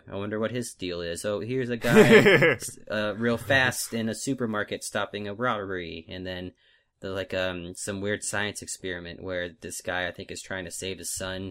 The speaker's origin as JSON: {"language": "English", "country": "United States", "said": "By being an American."}